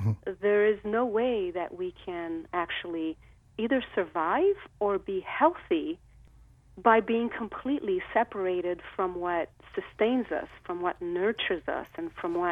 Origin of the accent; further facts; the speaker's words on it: Rio de Janeiro, Brazil; I grew up in Rio de Janeiro. It's a city that's embedded in the Atlantic forest